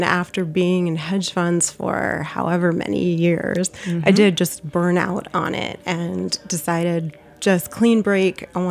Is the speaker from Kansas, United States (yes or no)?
no; Florida, United States; And I went to University of Florida. I grew up in South Florida.